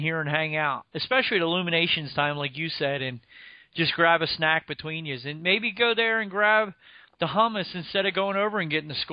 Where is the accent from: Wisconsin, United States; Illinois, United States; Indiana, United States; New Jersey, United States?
New Jersey, United States; I'm from Jersey.